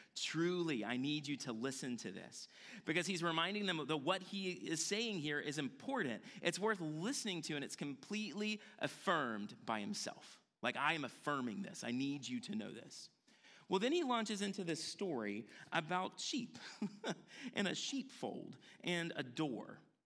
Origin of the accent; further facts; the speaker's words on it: the South, United States; Like, I grew up in the South, right?